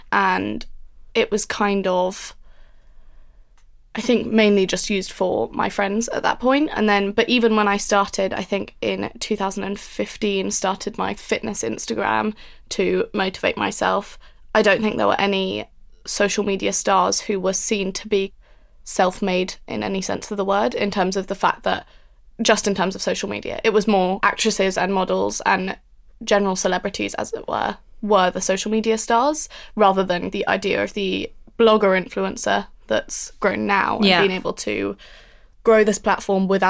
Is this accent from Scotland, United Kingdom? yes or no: no; London, United Kingdom; I am from London, mainly. I've just moved back after uni